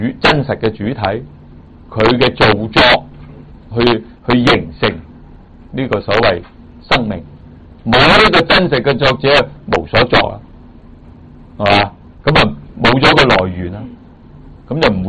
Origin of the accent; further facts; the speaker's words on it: China; 我哋中國人咪咁執咯